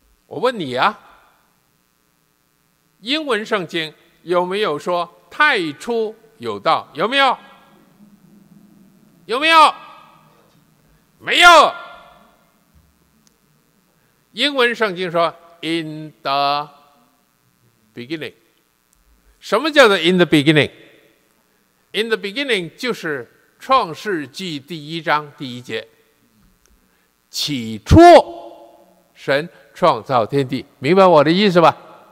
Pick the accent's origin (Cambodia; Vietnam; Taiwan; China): China; 最低限度在我们中国人当中，有一些也参与他们聚会的人，他们应该明白。